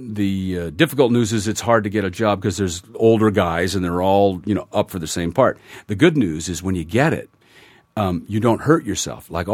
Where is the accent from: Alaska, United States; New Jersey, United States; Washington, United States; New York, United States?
Washington, United States; Seattle; now in Los Angeles, United States; So I came back to the States, took a job up in my hometown of Seattle